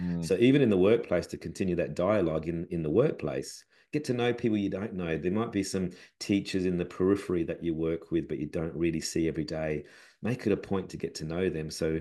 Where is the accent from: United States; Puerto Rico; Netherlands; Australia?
Australia; Adelaide, South Australia; I'm from Adelaide originally